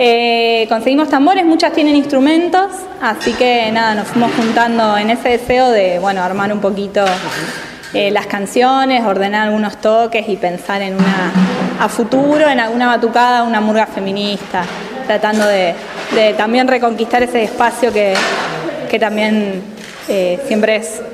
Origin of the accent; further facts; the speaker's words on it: Viedma, Río Negro, Argentina; yo soy acá de Viedma